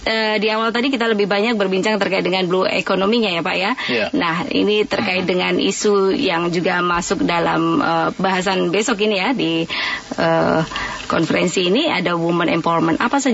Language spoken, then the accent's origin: Indonesian; Yogyakarta, Special Region of Yogyakarta, Indonesia; kalau mungkin saya dari Jogja ini potensi seperti apa desa wisata